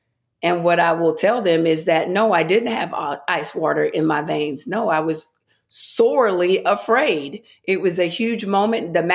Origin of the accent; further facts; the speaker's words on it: Shelby, North Carolina, United States; I had the honor of being able to speak back in my hometown in Shelby, North Carolina at Cleveland Community College.